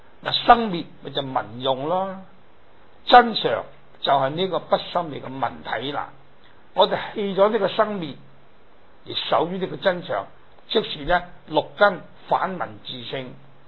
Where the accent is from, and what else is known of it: Hong Kong